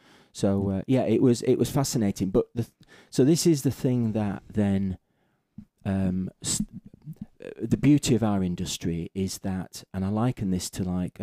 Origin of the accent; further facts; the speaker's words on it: Morecambe, North West England, United Kingdom; No, up in Morecambe, my hometown. Yeah, Morecambe, which we've just moved back to.